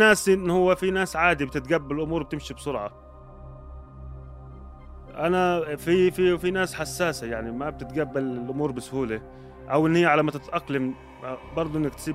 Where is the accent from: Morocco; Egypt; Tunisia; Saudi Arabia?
Egypt; أنا كمصري